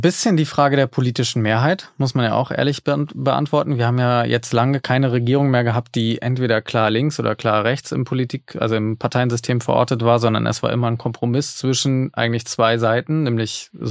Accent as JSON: {"language": "German", "town": "Lübeck", "region": "Schleswig-Holstein", "country": "Germany", "tie": "born or raised there", "said": "und ich bin da genau in Lübeck aufgewachsen."}